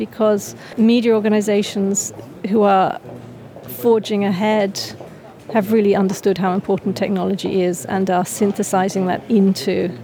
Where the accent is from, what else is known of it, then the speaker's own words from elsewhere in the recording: United Kingdom; now in Switzerland; I'm actually a hybrid. I'm a Brit. I live in Switzerland. I work in Oxford and Switzerland and Oslo.